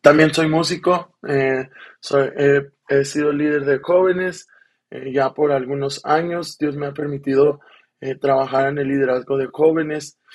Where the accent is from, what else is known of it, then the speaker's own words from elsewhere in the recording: Denver, Colorado, United States; así que para distinguirnos, soy de Denver, Colorado, tengo 23 años.